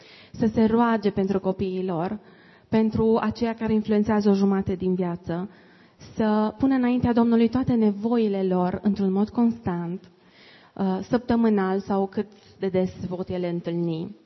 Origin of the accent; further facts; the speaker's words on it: Romania; noi ca români suntem foarte cârtitori